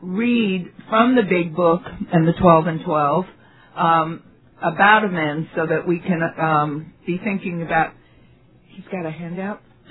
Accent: New York City, New York, United States; now in Los Angeles, United States; I am from New York City. However, I live here in Los Angeles now.

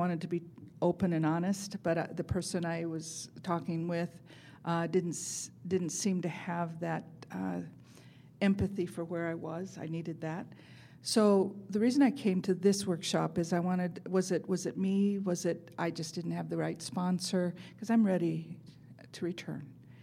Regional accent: Apple Valley, California, United States; I'm from Apple Valley, California.

